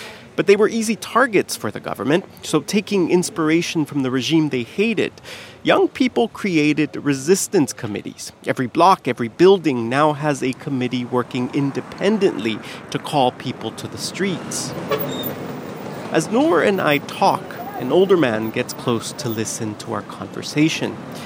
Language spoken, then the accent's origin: English; United States; When they find out I'm American, they often tell me that they feel abandoned